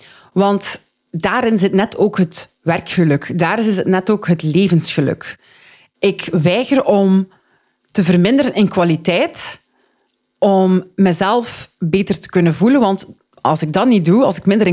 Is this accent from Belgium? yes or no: yes; Flanders, Belgium; En als Vlamingen worden we geleerd van door te zetten en niet op te geven